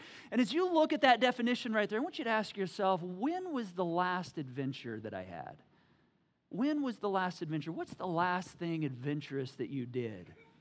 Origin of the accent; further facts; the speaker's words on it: Michigan, United States; I grew up in Michigan with snowmobiles